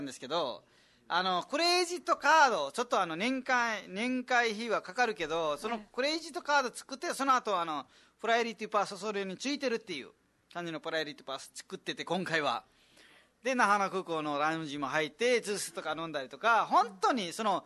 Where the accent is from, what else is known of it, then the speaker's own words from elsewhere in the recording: Nepal; Japanese is a second language; あのね、ネパール人なので、ネパールのご飯も美味しいしね、あっちこっち観光もできるから、みんなとネパール語で喋れるからいいですよ。